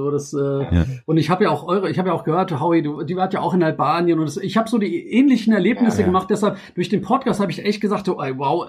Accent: Frankfurt, Hesse, Germany; ich bin ja ursprünglich aus Kroatien oder meine Eltern, ich bin ja in Frankfurt und geboren und aufgewachsen.

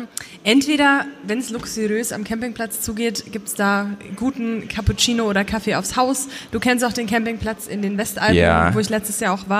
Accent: Munich, Bavaria, Germany; Also als Trinkhalle, als Bayerin, als Münchnerin würde ich jetzt sagen

